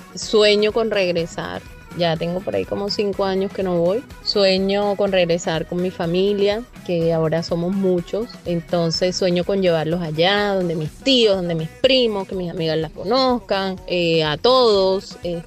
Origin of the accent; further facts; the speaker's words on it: Cartagena, Bolívar, Colombia; O sea, no hay un lugar que yo pueda reemplazar y decir, ah, no, yo prefiero irme para tal lado. No, yo siempre voy a escoger Cartagena de Indias.